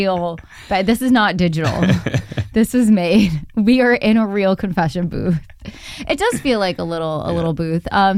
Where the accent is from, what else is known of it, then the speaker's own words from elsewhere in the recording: Westchester, New York, United States; I grew up in Westchester, so like outside of New York City.